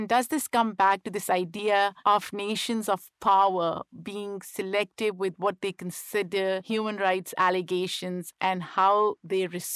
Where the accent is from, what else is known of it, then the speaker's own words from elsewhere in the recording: Pakistan; growing up in Pakistan